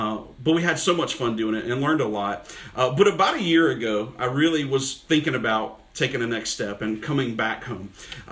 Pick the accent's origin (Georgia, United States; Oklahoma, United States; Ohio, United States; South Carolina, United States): South Carolina, United States; Clover; you know, I grew up in Clover, spent so much time in Charlotte